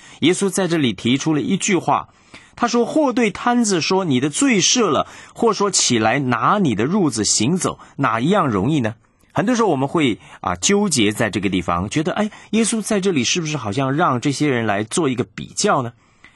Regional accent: China; 这个我们中国人说这个眼见为凭啊

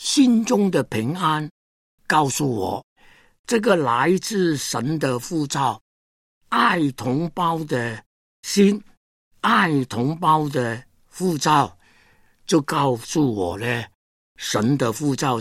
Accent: Hong Kong; born there; 感谢神，我这个不配的人在香港出生

